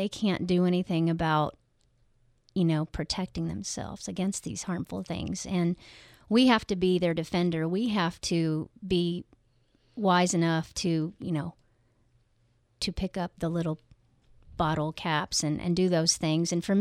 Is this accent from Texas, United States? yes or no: yes; Texas, United States; So he's from Europe. I'm from South in America, Texas.